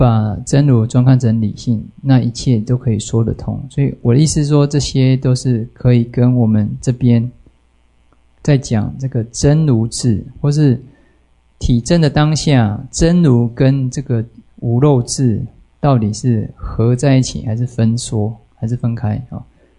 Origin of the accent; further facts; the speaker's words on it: Taiwan; born there; 我们生在台湾，我们看不到这个南北极的极光啊